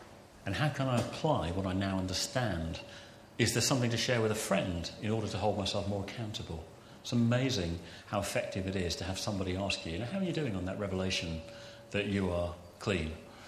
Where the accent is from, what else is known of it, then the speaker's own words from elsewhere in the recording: Wales, United Kingdom; although I am Welsh, and if I could have done, I would have done.